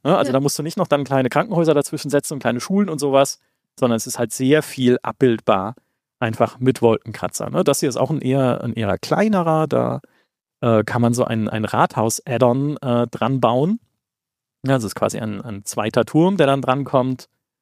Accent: Karlsruhe, Baden-Württemberg, Germany; ich komme aus Karlsruhe. Karlsruhe hat eine große Raffinerie.

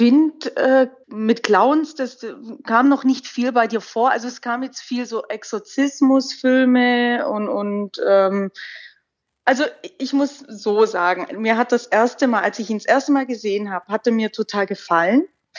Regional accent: Baden-Württemberg, Germany; Ja, ich komme in der Nähe von Stuttgart.

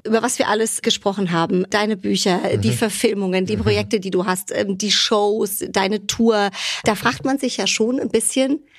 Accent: Frankfurt, Hesse, Germany; Und ich bin ja Frankfurter Mädchen

